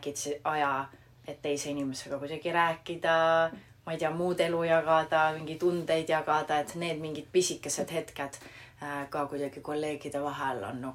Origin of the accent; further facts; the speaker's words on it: Tartu County, Estonia; ma kasvasin ju üles Tartu lähedal tegelikult